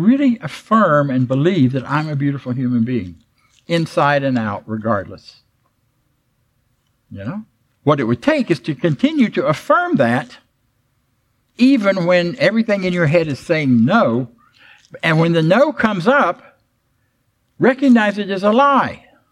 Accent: Florida, United States; When I was a kid growing up in Florida, and it was a very impoverished area

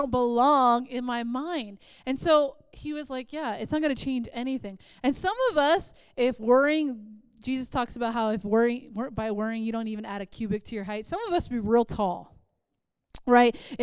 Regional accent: East Coast, United States; Or like, I grew up on the East Coast, so the weathermen would freak the people out.

